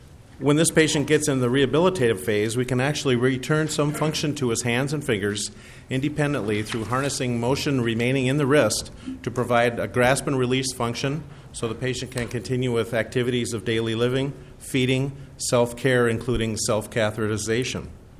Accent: Rochester, Minnesota, United States; from Rochester, Minnesota.

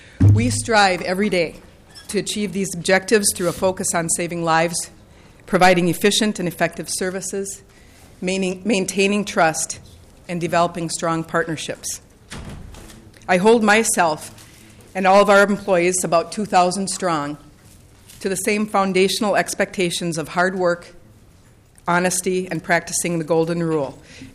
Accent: Vesta, Minnesota, United States; now in Maple Grove, United States; Even though I was born and raised in Vesta, Minnesota, I can say that my roots are in Maple Grove

